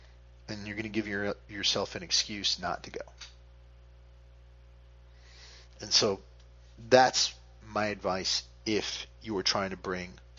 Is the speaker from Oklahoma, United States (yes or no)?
no; Connecticut, United States; I'll be in Connecticut next week. That's my home state.